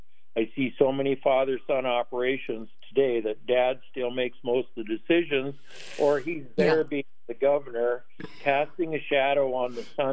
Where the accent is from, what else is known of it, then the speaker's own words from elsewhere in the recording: South Dakota, United States; I'm from South Dakota.